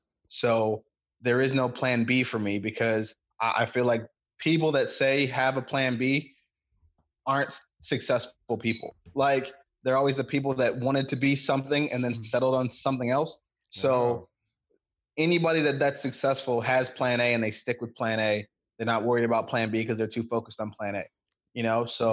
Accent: Cleveland, Ohio, United States; growing up in Cleveland when I was there, was a time in the city where they sort of just let it go to hell.

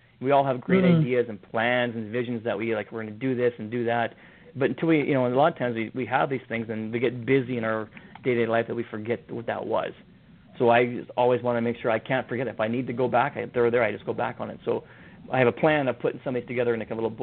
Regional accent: Saskatchewan, Canada; So where I grew up in Saskatchewan, we all of us boys had nicknames.

